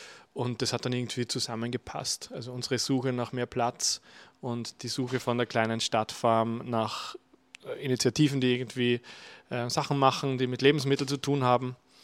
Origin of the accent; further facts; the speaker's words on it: Upper Austria, Austria; born there; moved away as an adult; now in Vienna, Austria; ich komme gebürtig aus Oberösterreich, bin seit mittlerweile 12 Jahren in Wien, habe in Wien an der BOKU Agrarwissenschaften studiert